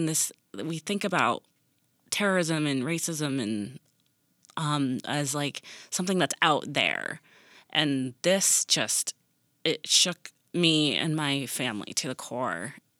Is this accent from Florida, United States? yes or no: no; Buffalo, New York, United States; So I am from Buffalo, and in that neighborhood, I was raised in that neighborhood.